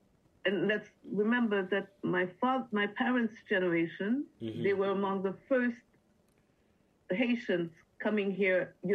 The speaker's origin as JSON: {"language": "English", "town": "Outremont", "region": "Quebec", "country": "Canada", "tie": "born or raised there", "said": "I tell you I come from Outremont."}